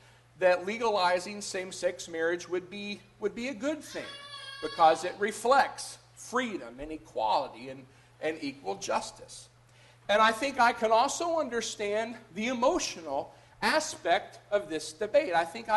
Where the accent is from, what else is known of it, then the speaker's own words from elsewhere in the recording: United States; I think I can understand from a certain point of view as an American why some people would be okay with the legalization of same-sex marriage.